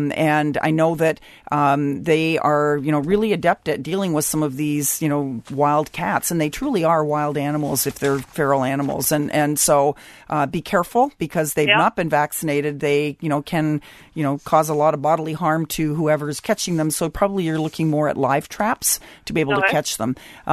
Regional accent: Canada; Well, me being a Canadian, I get to listen to all this and pay my taxes, but I can't vote.

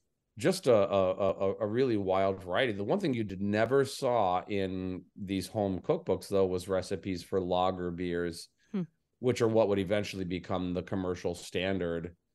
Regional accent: Jasper, Indiana, United States; My hometown of Jasper, Indiana had three breweries on the cusp of Prohibition

